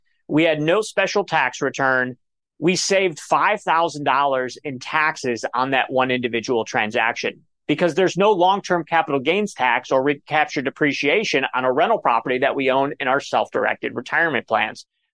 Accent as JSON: {"language": "English", "town": "Cleveland", "region": "Ohio", "country": "United States", "said": "I'm from Cleveland, Ohio, by the way."}